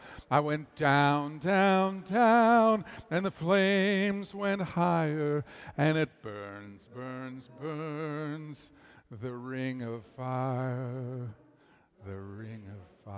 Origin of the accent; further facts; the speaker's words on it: Canada; now in Austin, United States; I grew up in Canada, some of you know